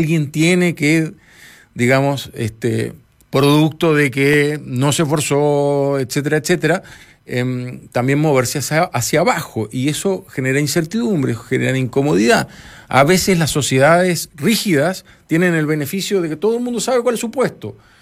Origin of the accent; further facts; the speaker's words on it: Uruguay; yo reconozco en mucha gente trato vertical, siendo uruguayo, que es una sociedad bastante más horizontal en el trato